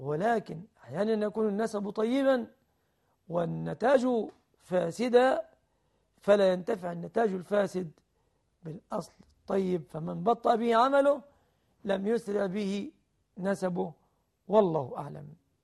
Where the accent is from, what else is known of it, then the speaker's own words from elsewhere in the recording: Egypt; أعني أن ما يسميه الناس كتب الكتاب في بلادنا مصر لا يكفي